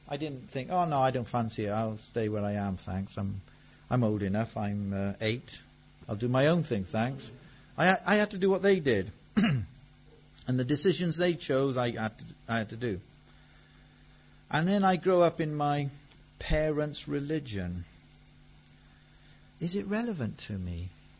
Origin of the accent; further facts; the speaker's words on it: DR Congo; also born or lived in Zambia; I was actually, like my mum, I was born in Congo myself. And I spent my early years in Congo. And I went to school at the same school as my mum in Zambia.